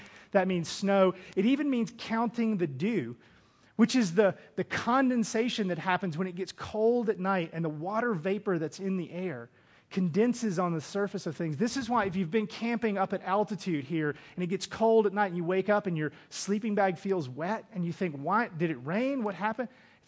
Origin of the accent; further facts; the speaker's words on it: the South, United States; Growing up in the South, we always just counted rainfall.